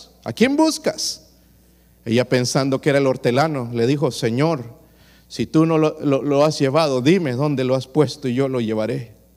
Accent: Bolivia; also born or lived in Honduras; Allá en Bolivia hoy están haciendo muchos. Yo soy de Bolivia, mitad boliviano, mitad de Honduras, mitad de todo lado, por aquí, por allá.

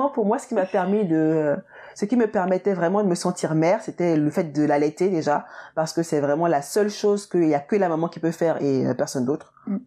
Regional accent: Benin; Alors, moi, mes traditions béninoises, déjà, je pense que ma manière de parler, ma manière de m'exprimer, mon accent et tout ça

